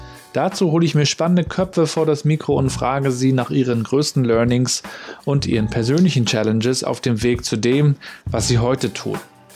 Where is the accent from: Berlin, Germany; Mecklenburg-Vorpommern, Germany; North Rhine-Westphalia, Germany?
Mecklenburg-Vorpommern, Germany; Rostock; born there; also born or lived in Hamburg; Er ist wie ich gebürtiger Rostocker und auch ihn hat es irgendwann nach Hamburg verschlagen. Ich bin irgendwann zurückgekehrt nach Rostock.